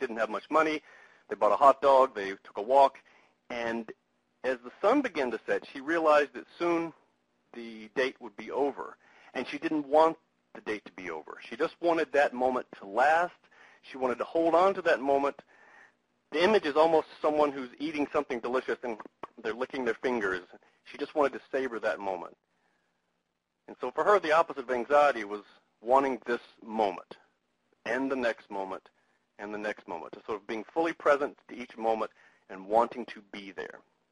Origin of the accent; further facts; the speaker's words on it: Mississippi, United States; Growing up in Mississippi, parents would sometimes throw open the back door and say, "Y'all play pretty,"